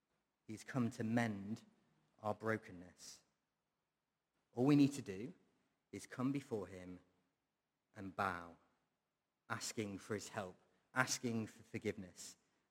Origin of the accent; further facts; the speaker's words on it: Sheffield, Yorkshire and the Humber, United Kingdom; now in Preston, United Kingdom; I grew up in Sheffield before coming to Preston. And growing up in Sheffield was lots of fun. It was a sports-mad city